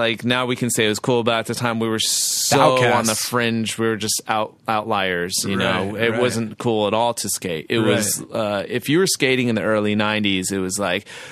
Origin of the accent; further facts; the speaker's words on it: Riverside, California, United States; I grew up in Riverside, California.